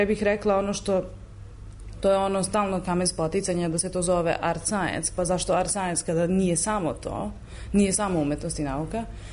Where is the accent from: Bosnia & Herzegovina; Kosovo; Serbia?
Serbia; da ja dolazim iz Srbije